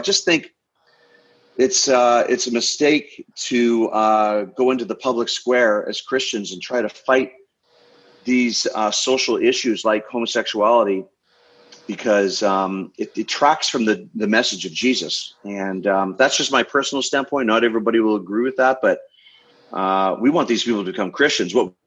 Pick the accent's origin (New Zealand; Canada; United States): Canada; But as a Canadian, you know, looking south of our border